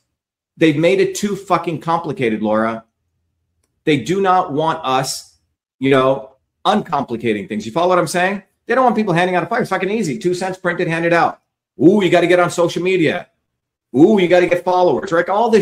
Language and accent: English; India; I grew up in India, which has a fucking caste system where based on where you're born, your life is dictated.